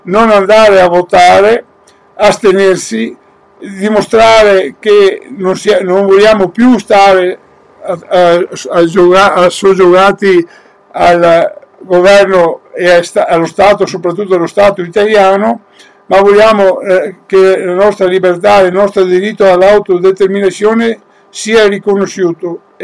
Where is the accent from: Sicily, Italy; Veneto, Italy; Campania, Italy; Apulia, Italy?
Veneto, Italy; noi come Veneti subiremo le conseguenze